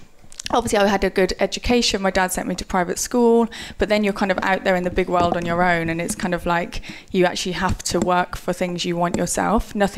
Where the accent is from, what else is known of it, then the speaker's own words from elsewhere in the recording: Oakham, East Midlands, United Kingdom; I'm from Oakham, the smallest county in Rutland. It's a tiny, tiny town. It's lovely. Everyone knows everyone.